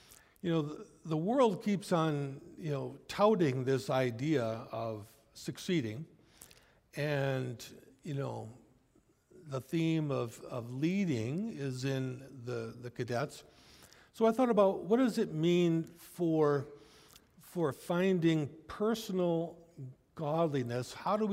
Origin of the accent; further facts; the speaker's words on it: Wisconsin, United States; Now, I grew up in Wisconsin. We had a cadet club, just like your cadet club.